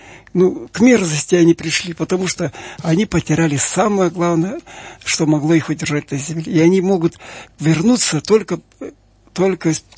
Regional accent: Kirov Oblast, Russia; и также все искал свои родные вятские, и не нашел, и очень горевал

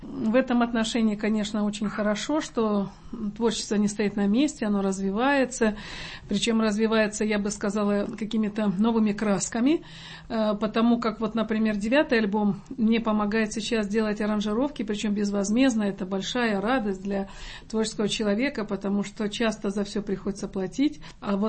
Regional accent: Donetsk, Donetsk Oblast, Ukraine; Ну, это моя родина. Я родилась и выросла в Донецке, на Донбассе, как раньше говорили. Там мама моя до сих пор живет.

